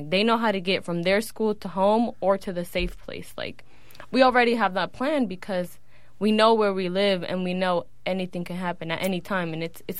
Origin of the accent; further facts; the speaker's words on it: Honduras; Like, I'm Latin. I'm from Honduras.